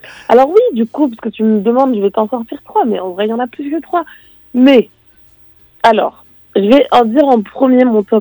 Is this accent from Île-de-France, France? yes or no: yes; Paris, Île-de-France, France; moi je suis parisienne